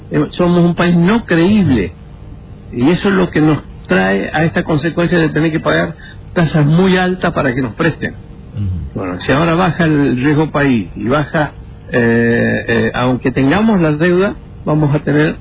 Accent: Argentina; also born or lived in Lebanon; Yo nací en el Líbano, vine muy chico, de 3 años.

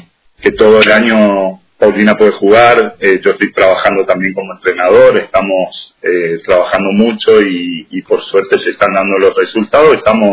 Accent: Ituzaingó, Corrientes, Argentina; en Ituzaingó Corrientes, de donde soy yo

